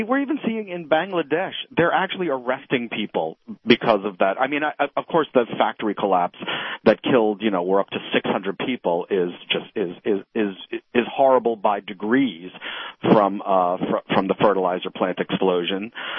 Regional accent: Louisiana, United States; I'm from Louisiana. In Louisiana, you know, we have Cancer Alley

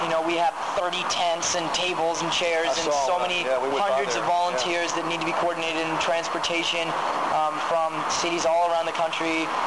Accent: Boston, Massachusetts, United States; A while. I'm from Boston.

